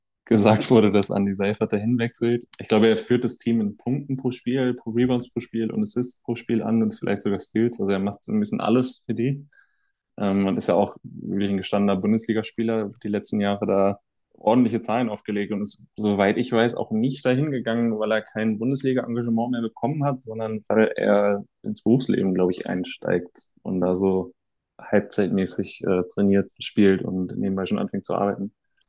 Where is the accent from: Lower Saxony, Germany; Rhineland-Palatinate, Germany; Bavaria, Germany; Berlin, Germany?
Lower Saxony, Germany; Oldenburg; die Spiele in Bremerhaven, jetzt halt nah in meiner Heimat ist, genauso wie in Artland, in Münster, quasi um die Ecke aus Oldenburger Sicht.